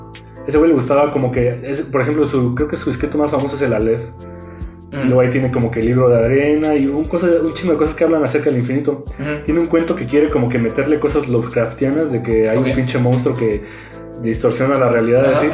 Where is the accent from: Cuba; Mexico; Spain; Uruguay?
Mexico; Pues es que como mexicanos no queremos saber